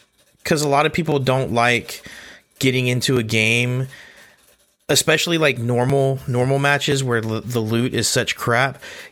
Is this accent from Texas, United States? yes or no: yes; Texas, United States; Wild, being a Texan, living in Texas, Texas to the bone.